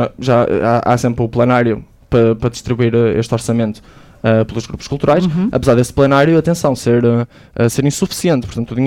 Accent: Braga, Portugal; muitas vezes fui de autocarro para o campus de Azurém, porque eu sou de Braga.

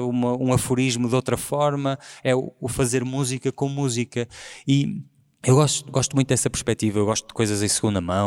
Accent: Porto, Portugal; É a minha casa, é o Porto, porque tenho uma ligação muito próxima, muito visceral à cidade onde cresci, ao povo que me compõe.

